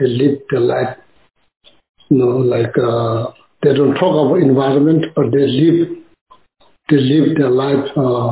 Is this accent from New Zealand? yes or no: no; Tibet, China; Same like in my hometown or Tibet, you know, in like there's not much book is written in academic level, written about environment.